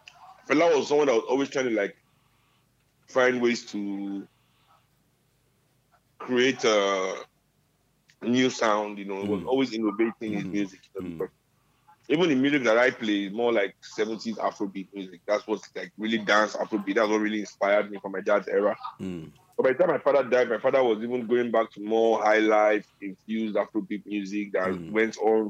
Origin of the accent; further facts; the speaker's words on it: Calcutta, West Bengal, India; you know, I grew up in Calcutta.